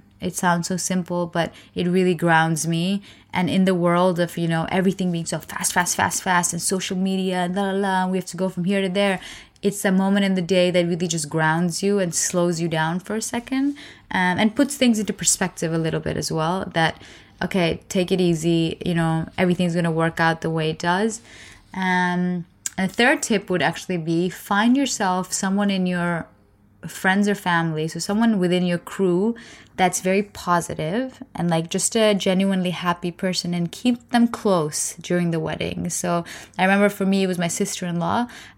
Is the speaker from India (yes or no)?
yes; India; I just notice a difference because I'm Indian. We learn it from like childhood.